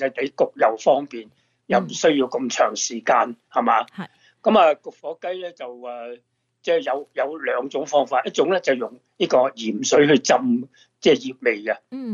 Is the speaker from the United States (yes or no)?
yes; United States; Cantonese is a second language; 咁所以呢我哋美国人呢就对呢个火鸡係好感恩㗎。